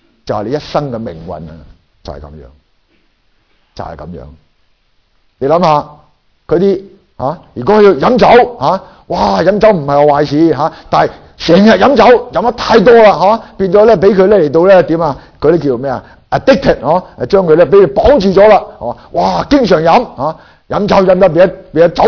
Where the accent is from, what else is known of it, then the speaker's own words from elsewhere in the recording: Guangdong, China; 我哋广东人讲就话咩啊？